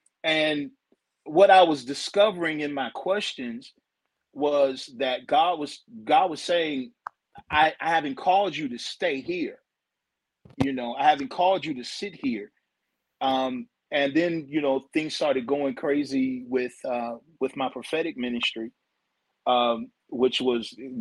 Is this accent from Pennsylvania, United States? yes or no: no; Virginia, United States; I remember I came down here to South Carolina to preach my, because I'm from Virginia, and I came down here to preach my first revival.